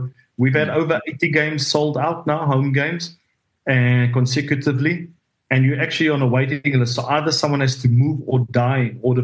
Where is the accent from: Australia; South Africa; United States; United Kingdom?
South Africa; as a South African, I was unbelievably proud of everyone back at home